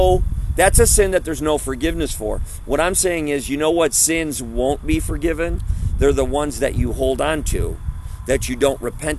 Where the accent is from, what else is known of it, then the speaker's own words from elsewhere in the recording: Illinois, United States; I was from Illinois.